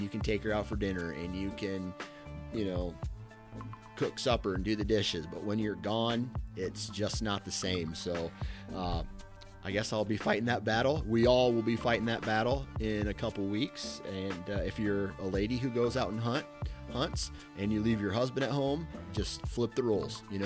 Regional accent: Iowa, United States; where I grew up one way in Iowa

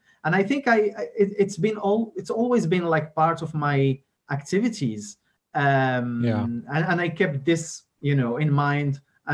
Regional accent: Morocco; English is a second language; I would say I grew up actually in Morocco, as you've mentioned

